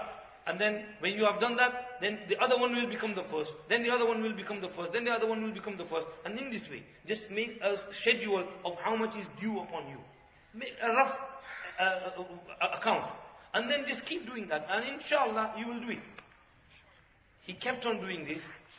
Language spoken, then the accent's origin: English; Bolton, North West England, United Kingdom; In Bolton, in my hometown, I mentioned this qaza-e umri.